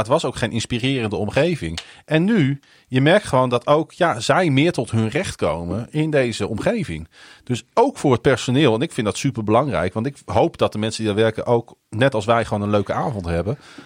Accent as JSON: {"language": "Dutch", "region": "Groningen", "country": "Netherlands", "tie": "born or raised there", "said": "Want ik ben een Groninger. Ik ben een stadje. Ik ben hier geboren en getogen."}